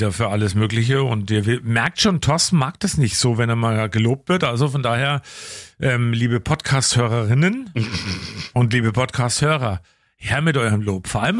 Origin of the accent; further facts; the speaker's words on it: Bavaria, Germany; Bei uns in Oberfranken